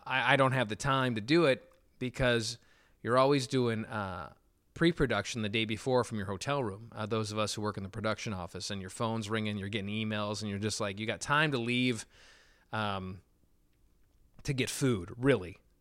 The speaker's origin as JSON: {"language": "English", "region": "Michigan", "country": "United States", "said": "Hey, listen, I'm from Michigan, but there's some beautiful beaches up there"}